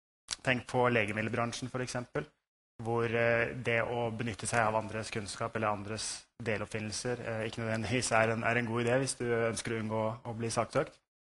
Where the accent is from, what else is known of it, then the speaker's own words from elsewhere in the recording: Eastern Norway, Norway; Jeg kommer fra Capgemini I Stavanger. Som dere kanskje hører, så jeg fra Østland originalt.